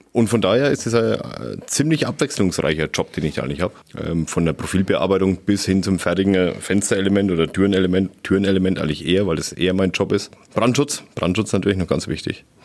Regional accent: Humbrechtshausen, Bavaria, Germany; Humbrechtshausen.

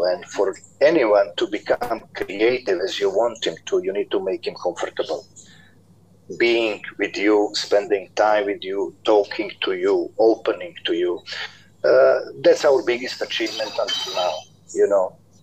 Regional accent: Croatia; English is a second language; of one football club in Croatia, and not because I wanted to become one. It was the situation with my hometown club, which was near the bankruptcy

